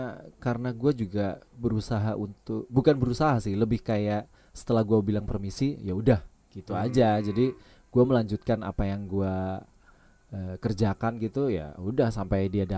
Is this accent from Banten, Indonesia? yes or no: no; Surabaya, East Java, Indonesia; karena kami dari Surabaya